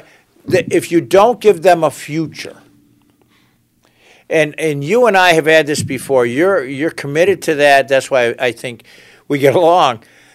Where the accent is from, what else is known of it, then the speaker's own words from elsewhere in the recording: Pittsfield, Massachusetts, United States; Pittsfield is parochial. You know what I mean? I grew up in the North End. We never left the North End.